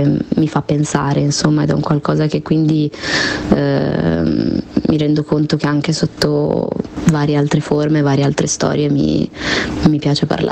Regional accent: Genoa, Liguria, Italy; Io sono nata a Genova, quindi sono genovese

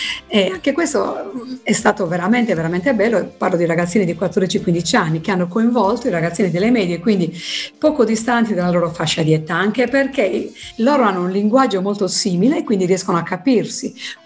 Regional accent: Alghero, Sardinia, Italy; l'abbiamo anche ripetuto nella mia città, io sono di Alghero

